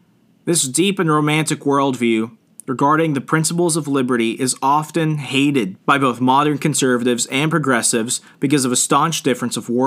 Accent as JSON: {"language": "English", "region": "Arizona", "country": "United States", "tie": "born or raised there", "said": "a cowboy senator from my home state of Arizona, Senator Barry Goldwater"}